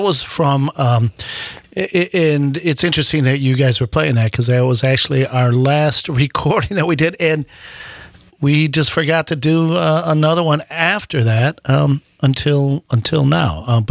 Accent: Racine, Wisconsin, United States; Well, when I was a youth, like a kid growing up in Racine, Wisconsin

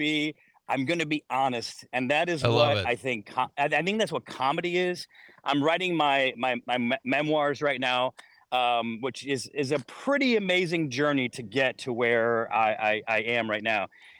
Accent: Syracuse, New York, United States; I grew up in Syracuse, which is very, very, very similar weather, probably the same weather in fact

